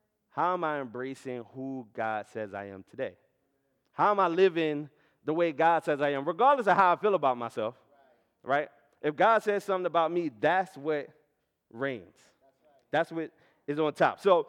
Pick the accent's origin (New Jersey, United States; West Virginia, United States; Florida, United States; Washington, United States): New Jersey, United States; Atlantic City; So I'm from Atlanta City, New Jersey. I've been never upper class.